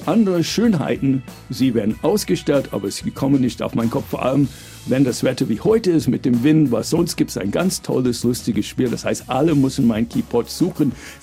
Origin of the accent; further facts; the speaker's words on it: United States; German is a second language; Ich komme ja aus Amerika, wie ja man hört.